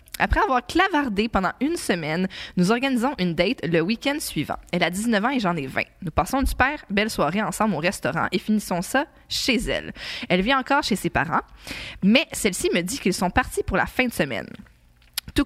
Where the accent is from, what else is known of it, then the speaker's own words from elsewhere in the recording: L'Assomption, Quebec, Canada; Je suis de l'Assomption, et pour ceux qui connaissent le coin